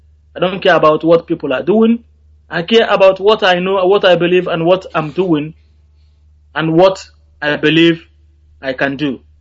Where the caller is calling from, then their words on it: London, United Kingdom; I'm calling from London, from Adaba in Uzuwan, Biafra land.